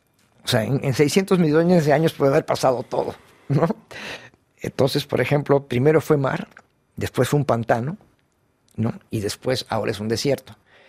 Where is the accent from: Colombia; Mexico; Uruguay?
Mexico; accent: Mexican; Sí, soy muy mexicano.